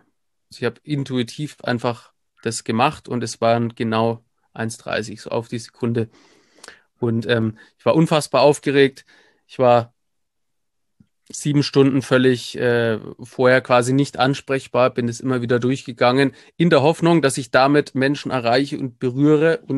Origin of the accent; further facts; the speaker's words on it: Nuremberg, Bavaria, Germany; Nürnberg oder mittlerweile an Nürnberg dran, aber Nürnberg ist so meine Heimatstadt